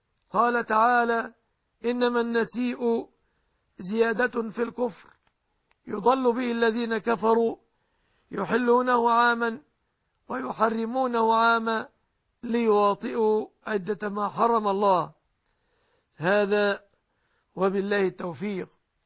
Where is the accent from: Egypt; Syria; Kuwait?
Egypt; أن يحفظ بلادنا مصر